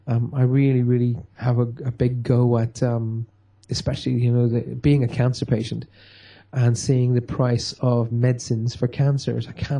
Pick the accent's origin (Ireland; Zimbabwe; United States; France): Ireland; when I grew up in Ireland, we still had horse and carts, you know.